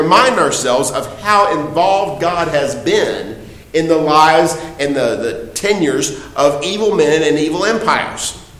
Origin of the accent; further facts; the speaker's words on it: Texas, United States; I come from Texas, and we spend a lot of time in Houston.